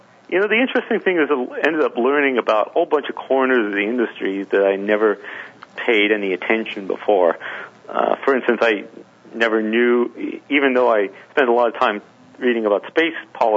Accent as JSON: {"language": "English", "town": "Montreal", "region": "Quebec", "country": "Canada", "tie": "born or raised there", "moved": "as an adult", "lives_now": "New York, United States", "said": "when I moved from Montreal, which is my hometown, to New York"}